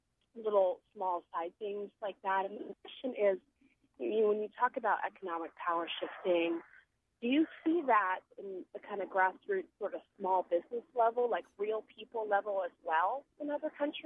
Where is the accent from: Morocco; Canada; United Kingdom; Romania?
Morocco; now in United States; I grew up in Morocco, and we have friends that come here to America and visit